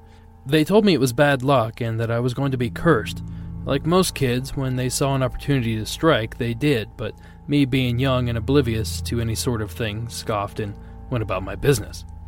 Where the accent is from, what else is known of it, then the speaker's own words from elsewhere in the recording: Jersey City, New Jersey, United States; now in Canada; I currently reside in Ontario, Canada with my wife and 1-year-old son. I grew up in New Jersey, Jersey City to be exact